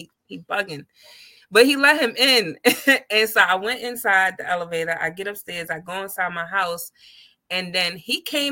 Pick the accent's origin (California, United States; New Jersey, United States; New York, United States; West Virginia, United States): New York, United States; I'm from New York. I was born there, raised there, loved there, but I don't live there.